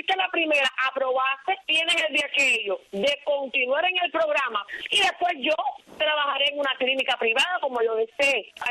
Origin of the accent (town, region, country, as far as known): Cuba; now in Brazil